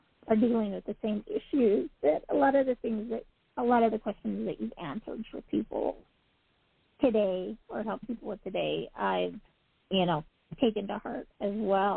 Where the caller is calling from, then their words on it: Utah, United States; I'm calling from Utah.